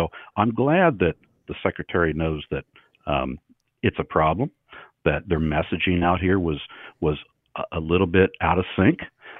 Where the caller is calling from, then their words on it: Ohio, United States; Hey, we're doing great from West Central Ohio.